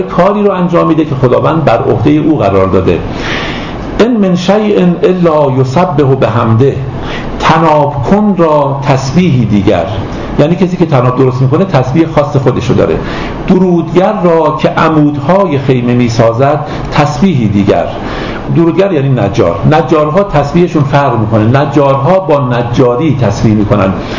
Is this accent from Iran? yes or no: yes; Iran; ما چون ایرانی هستیم در باره ایران صحبت میکنیم